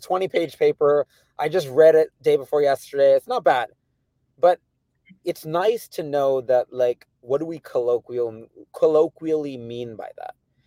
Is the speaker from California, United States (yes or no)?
yes; California, United States; And the name for me means a lot because I'm from the Bay Area, born and raised, right?